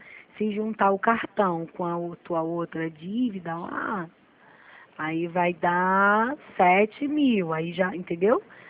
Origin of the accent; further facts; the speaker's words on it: Duque de Caxias, Rio de Janeiro, Brazil; Eu sou de Caxias.